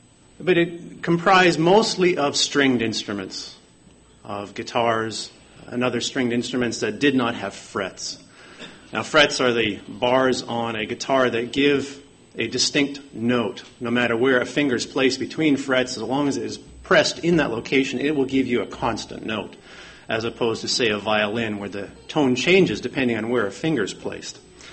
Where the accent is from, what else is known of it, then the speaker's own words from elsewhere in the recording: Canada; Growing up in Canada, we would spend at least one time every winter